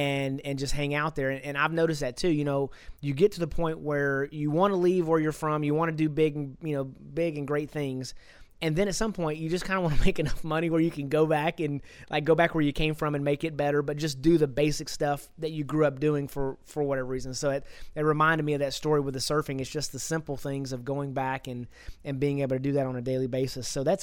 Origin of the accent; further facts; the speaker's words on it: Texas, United States; But I grew up out in East Texas